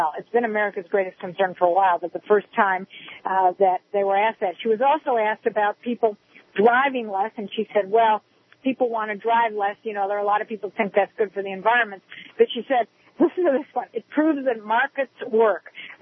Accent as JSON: {"language": "English", "region": "Ohio", "country": "United States", "tie": "born or raised there", "said": "Euclid, Ohio, next to my hometown, small suburb of Cleveland, Ohio"}